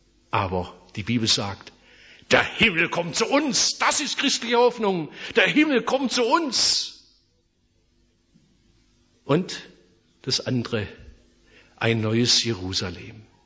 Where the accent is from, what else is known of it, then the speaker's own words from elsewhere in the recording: Germany; Ich sagte, ich komme aus Deutschland.